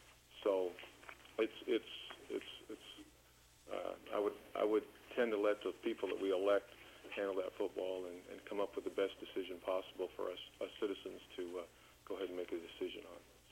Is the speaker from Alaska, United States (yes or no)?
yes; Fairbanks, Alaska, United States; As you can see from my resume, I'll keep this brief. Lifelong Alaskan, born and raised in Fairbanks. I presently live in Anchorage